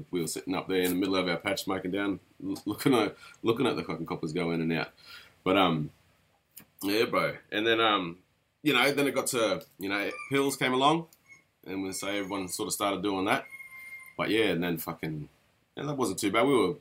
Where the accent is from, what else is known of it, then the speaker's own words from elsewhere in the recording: Rockhampton, Queensland, Australia; growing up in Rocky is, you know, that's sort of small town shit and not much else to do, bro.